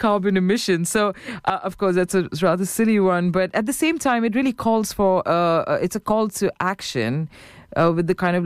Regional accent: India; in my own country, I come from India

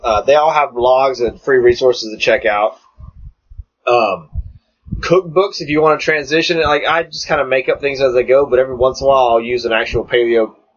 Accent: the South, United States; And growing up in the South, biscuits and white gravy.

